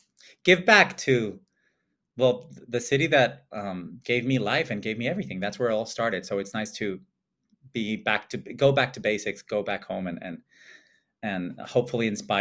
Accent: Monterrey, Nuevo León, Mexico; My hometown, yay.

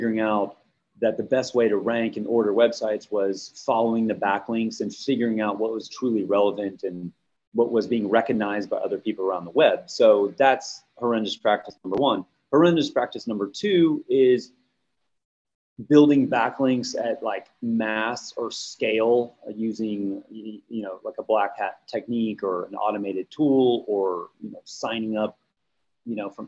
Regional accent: Houston, Texas, United States; This is a Houston Astro hat. I'm branding my hometown everywhere I go.

